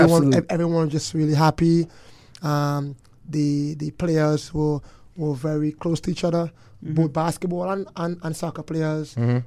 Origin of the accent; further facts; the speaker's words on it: Trinidad & Tobago; As a youth growing up in Trinidad, I was never on the best team.